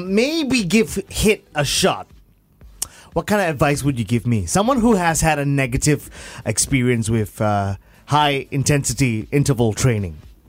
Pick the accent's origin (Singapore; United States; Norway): Singapore; But we're Singaporean, you know, we always must be first.